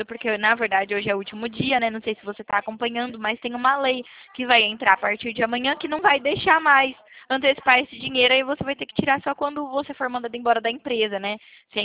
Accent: Bebedouro, São Paulo, Brazil; Eu sou do interior de São Paulo. Sou de Bebedouro

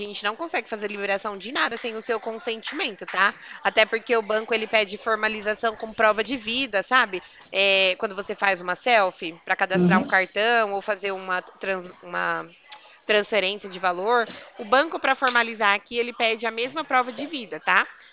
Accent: Americana, São Paulo, Brazil; eu tô falando aqui do interior de São Paulo, sou de Americana

